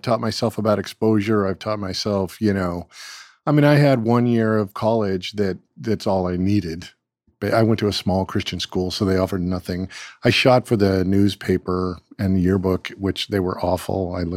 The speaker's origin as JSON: {"language": "English", "region": "California", "country": "United States", "said": "I'm from Southern California, so skateboarding and surfing was it."}